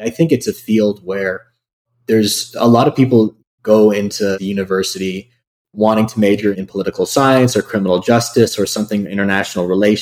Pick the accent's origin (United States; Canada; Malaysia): Canada; Ontario; I grew up in Canada for quite a while, lived just outside Toronto.